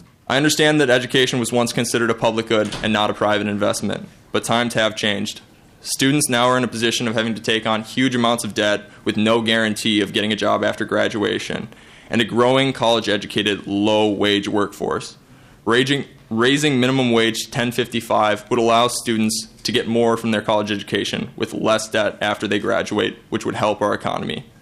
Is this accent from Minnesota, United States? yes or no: yes; Eagan, Minnesota, United States; I'm from Eagan, Minnesota.